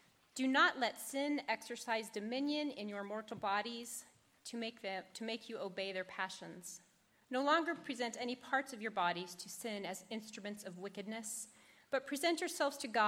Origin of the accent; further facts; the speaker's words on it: Garrison, North Dakota, United States; Well, I grew up in Garrison, North Dakota, doing push-ups most of my life.